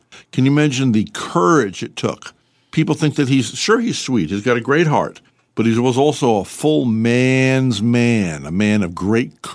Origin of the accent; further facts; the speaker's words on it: Poughkeepsie, New York, United States; My mother was born in Newburgh. Mm-hmm. I'm from Poughkeepsie.